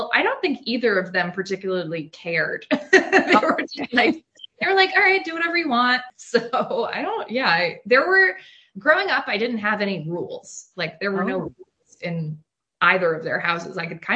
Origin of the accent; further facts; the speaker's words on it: New York City, New York, United States; I grew up in New York City. So in New York City, everyone's parents are weird. I grew up in like Soho and Harlem